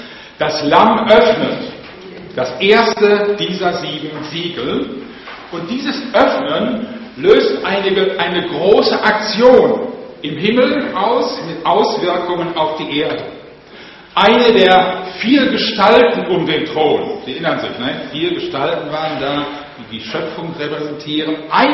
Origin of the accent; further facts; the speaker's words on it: Limbrecht, Germany; Sehe ich in der Tat so Limbrecht als meine Heimatgemeinde.